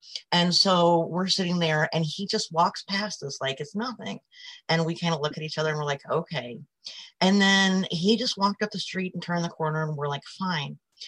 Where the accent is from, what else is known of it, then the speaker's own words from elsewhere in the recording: St. Louis, Missouri, United States; So I grew up in St. Louis, which was is not and they're nice areas, but it's a lot of poorer areas, and I come from a working class family